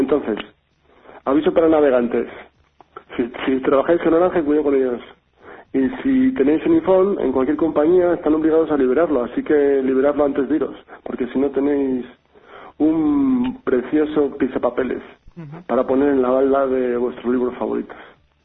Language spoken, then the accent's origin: Spanish; Burgos, Castile and León, Spain; de Burgos.